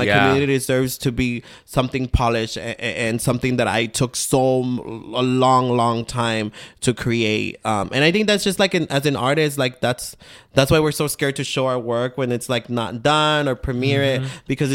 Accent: United States; I grew up in the United States

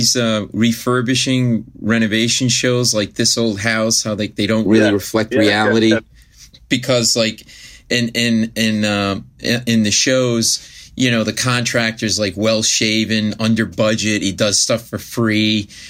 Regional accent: Providence, Rhode Island, United States; Yeah, my wife and I grew up in Providence and went to high school together.

